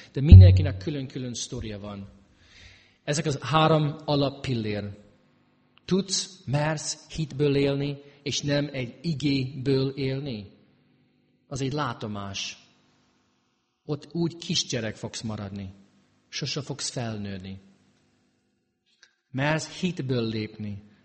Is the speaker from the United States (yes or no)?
yes; St. Louis, Missouri, United States; now in Hungary; azért jelentkeztem a St. Louis-i teológiára, mert az én szülővárosom.